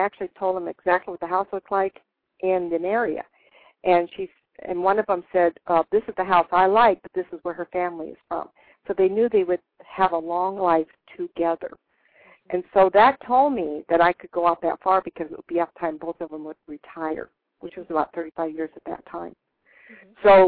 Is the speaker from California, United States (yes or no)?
yes; Sacramento, California, United States; also born or lived in Inglewood / Hollywood / San Diego; now in Tucson, United States; Well, you know, I was born in Inglewood. We lived in Hollywood. And then I went to Pacific Beach and San Diego area. And then when my father was killed, we moved to Sacramento.